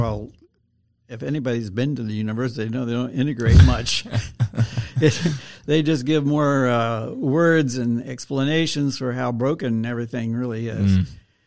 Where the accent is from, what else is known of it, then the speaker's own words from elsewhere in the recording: Greeley, Colorado, United States; also born or lived in Texas; So, yeah, I grew up in Texas, and then I grew up in Colorado.